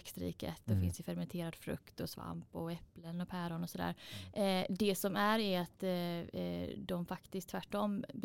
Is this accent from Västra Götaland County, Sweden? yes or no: yes; Gothenburg, Västra Götaland County, Sweden; jag är en apotekare från Göteborg som tagit fram Valleybytes hemma i mitt kök